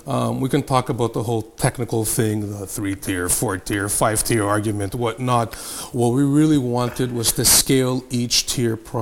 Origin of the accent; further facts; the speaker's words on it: Montreal, Quebec, Canada; we're from Montreal